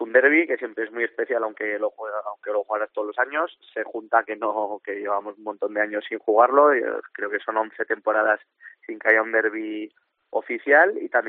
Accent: Aragon, Spain; los 18 convocados somos nacidos y formados en el Jacetano.

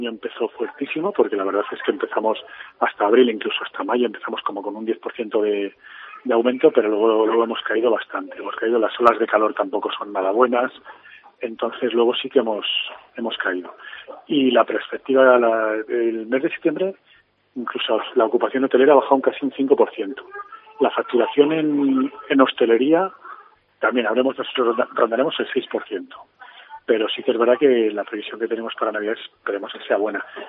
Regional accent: Burgos, Castile and León, Spain; La gente a Burgos, somos la ciudad de Castilla y León con más turismo.

